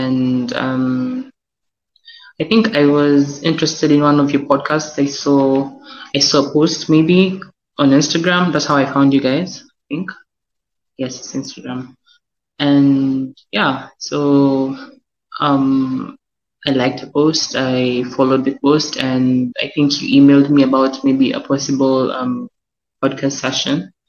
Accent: Kenya; So I'm from Kenya. … I'm from Kenya.

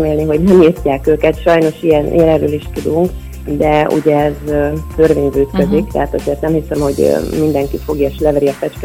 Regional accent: Érd, Pest, Hungary; Igazából én a Vörösmarty gimnáziumba jártam, ugyanis érdi vagyok.

